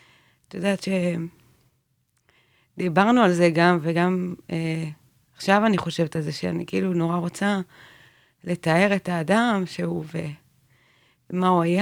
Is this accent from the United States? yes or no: no; Beit El, West Bank, Palestine; now in Merhavia, Israel; גדלתי בבית אל, כיום אני גרה ב מושב מרחביה.